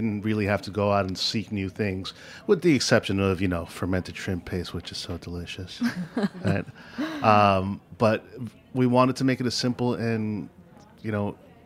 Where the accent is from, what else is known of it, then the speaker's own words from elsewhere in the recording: Philippines; You know, I am a Filipino and this is how we cook.